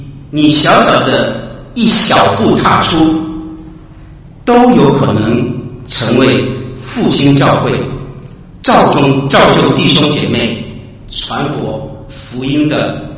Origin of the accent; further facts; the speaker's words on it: Hong Kong; 就是我们香港人叫